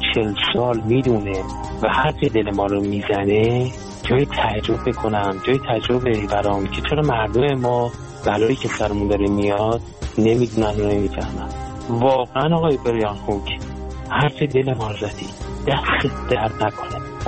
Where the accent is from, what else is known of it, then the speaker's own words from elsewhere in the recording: Iran; به عنوان یک ایرانی وقتی فکر میکنم